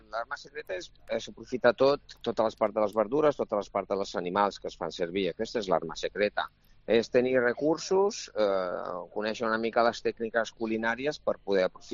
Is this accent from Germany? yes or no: no; Italy; Soc italià